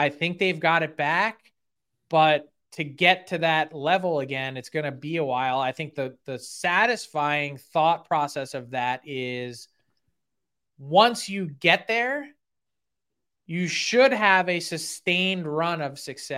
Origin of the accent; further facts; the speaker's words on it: Philadelphia, Pennsylvania, United States; it's an uncomfortable feeling being a Philadelphian